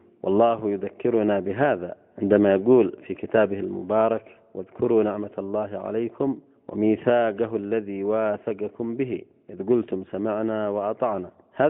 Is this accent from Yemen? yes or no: yes; Yemen; بل يجب أن نفتخر بها كيمنيين